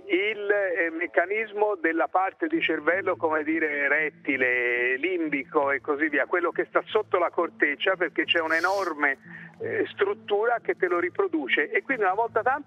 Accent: Florence, Tuscany, Italy; No, io sai, sono fiorentino.

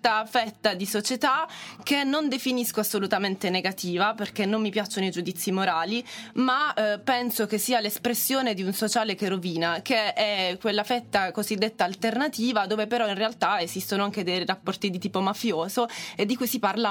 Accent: Bari, Apulia, Italy; io amo la mia terra tantissimo, la Puglia, Bari e il Salento anche.

